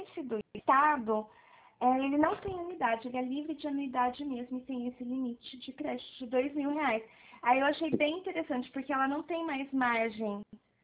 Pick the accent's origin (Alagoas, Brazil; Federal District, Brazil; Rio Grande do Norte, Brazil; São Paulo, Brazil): São Paulo, Brazil; Presidente Prudente; eu sou de Prudente.